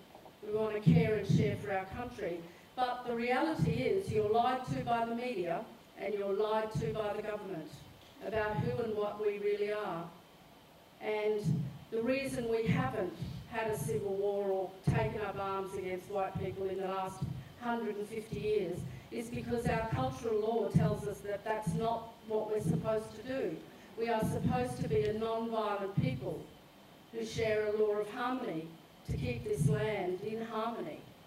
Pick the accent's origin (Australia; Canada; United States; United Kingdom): Australia; I can never refer to myself as an Australian. I just can't. You know, that's the invading language of my country. This is Nunjanatiya, my mother. That's the name we give to this country.